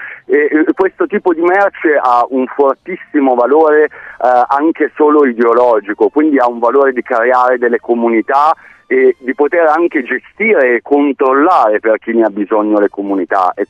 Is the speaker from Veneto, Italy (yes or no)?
no; Milan, Lombardy, Italy; io sono di Milano, tifo